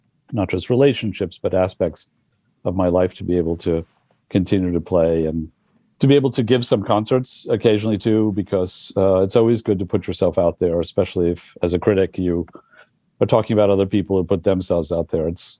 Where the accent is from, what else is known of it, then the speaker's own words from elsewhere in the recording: New York City, New York, United States; growing up in the Village, it was a much more of a community. It was much more middle class. It had still a large Italian population, mostly working class.